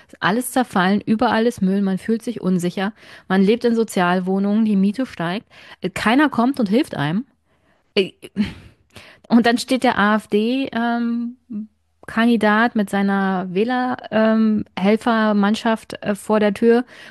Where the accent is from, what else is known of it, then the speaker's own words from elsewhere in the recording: East Germany, Germany; Jedes Mal, wenn hier Bundestags-, Landtagswahlen sind, als Ostdeutsche muss sich jeder positionieren, dass sie nicht AfD gewählt haben